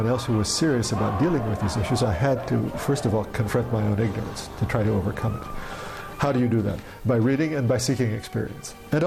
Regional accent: Los Angeles, California, United States; moved away as an adult; Up until the age of 20, I lived in the United States. I grew up in Los Angeles, which is one of the largest cities in the US on the West Coast.

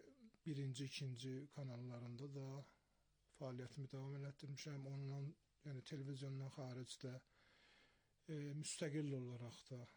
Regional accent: Ardabil, Ardabil Province, Iran; Amma bilirəm, 7 yaşına can orada olmuşam, ondan sonra Ərdəbildə böyümüşəm.

